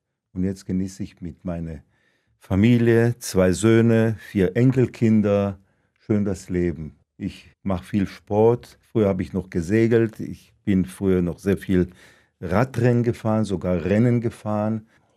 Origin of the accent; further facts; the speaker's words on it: Lübeck, Schleswig-Holstein, Germany; born there; gebürtig in Lübeck am 30. Dezember 1946. Meine beiden Eltern stammen aus Libau, Ostpreußen, eine Juden aus einer deutschen Stadt, haben den Zweiten Weltkrieg überlebt.